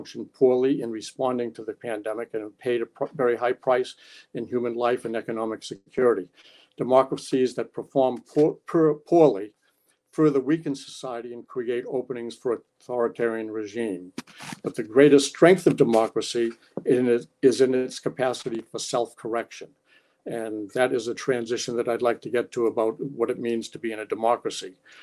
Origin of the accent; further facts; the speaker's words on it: Holbrook, Massachusetts, United States; I grew up in Holbrook, Massachusetts, a suburb of Brockton and of Boston.